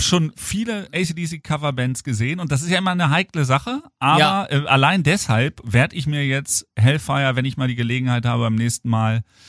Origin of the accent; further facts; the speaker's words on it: Hanover, Lower Saxony, Germany; Ich bin original Hannoveraner, ja.